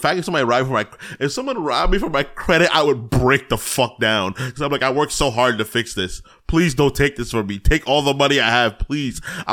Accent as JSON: {"language": "English", "town": "New York City", "region": "New York", "country": "United States", "tie": "born or raised there", "said": "But when I was, growing up in New York City, growing up in New York City, people always get loud, you know?"}